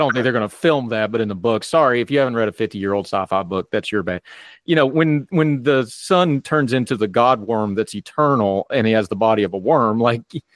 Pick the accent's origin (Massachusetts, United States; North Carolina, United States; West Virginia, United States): West Virginia, United States; because I'm from West Virginia